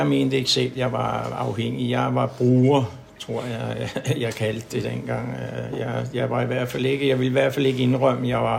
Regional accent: Copenhagen, Capital Region of Denmark, Denmark; og jeg er 68 år gammel, og jeg er født over på Christianshavn over i København. Og har boet derovre hele mit liv, indtil jeg kom i behandling i 2002.

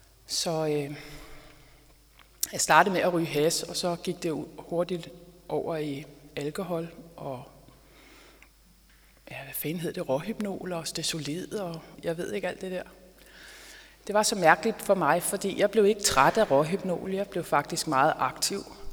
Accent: Amager, Capital Region of Denmark, Denmark; also born or lived in Frederiksberg; Jeg er født på Frederiksberg, og jeg er opvokset på Amager. Jeg føler faktisk, at jeg er en Amager-pige. Men jeg flyttede på Vesterbro i en alder af 15 år.

